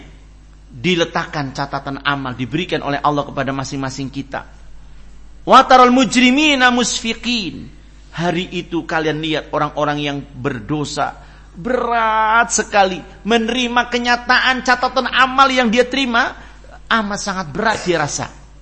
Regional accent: Ambon, Maluku, Indonesia; Ini kebetulan kami datang ziarah jauh dari Ambon ke Cilongo.

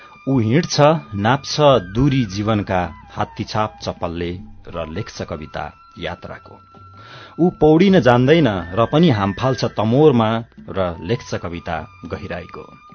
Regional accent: Hetauda, Bagmati, Nepal; also born or lived in Hatiya; म जन्मेको ठाउँ मकवानपुर जिल्ला हेटौँडा, मेरो वासस्थान भए पनि हटिया गाविस, हेटौँडाबाट अलिकति 9 किलोमिटर जति पूर्वमा पर्ने हटिया भन्ने गाविसमा म जन्मेको हो। मेरो बाल्यकाल स्कुलसम्मको पढाइ हेटौँडामै सकेपछि त्यसपछि म काठमाडौँ छिरेँ।

